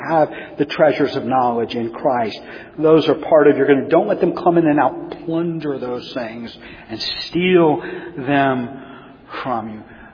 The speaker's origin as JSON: {"language": "English", "region": "the South", "country": "United States", "said": "Looky here, as my mama would say. Looky here, I'm from the South."}